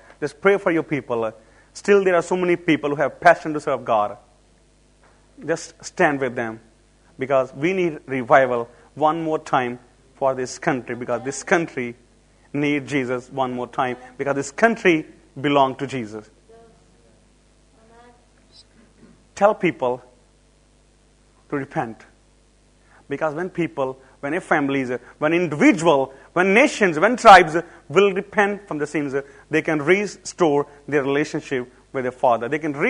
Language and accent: English; Pakistan; born there; It doesn't matter if I was born in Pakistan.